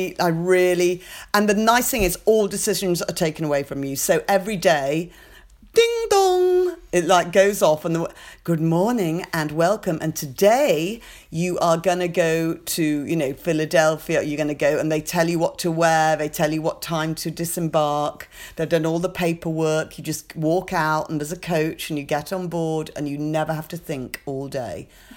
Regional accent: United Kingdom; And obviously it was funny because we were the baddies being the British, you know.

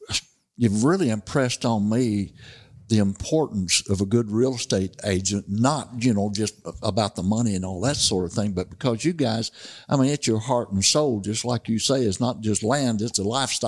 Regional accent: Missouri, United States; I grew up in the Missouri Boot Hill in the swamps, and all we had to hunt was rabbits and squirrels and raccoons.

